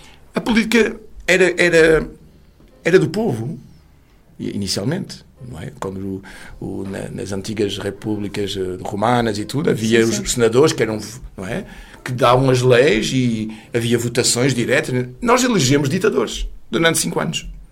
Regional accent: France; Portuguese is a second language; Nós em França, como lusodescendente, em França falávamos francês para os pais, que nos falavam em português

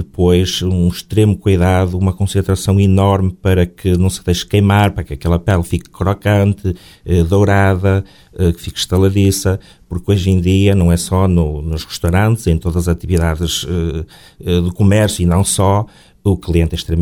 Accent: Amares, Braga, Portugal; now in Castelo de Neiva, Portugal; da região onde eu nasci, eu sou natural da Mares, vim cá, digo e passo a expressão, descendo o rio até ao mar. Casei em Castelo de Neva há 22 anos, vai fazer 23, estou quase a fazer as bodas de prata, e vim então pelo rio e parei cá, e estou cá há 26 anos.

